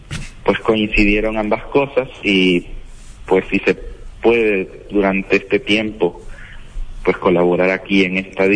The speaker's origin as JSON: {"language": "Spanish", "country": "Nicaragua", "said": "Yo soy sacerdote nicaragüense, de Nicaragua. Estaba hasta hace dos meses estudiando en España. Yo en el 2021 fui enviado a continuar los estudios a España, en Pamplona. Ahí estuve dos años."}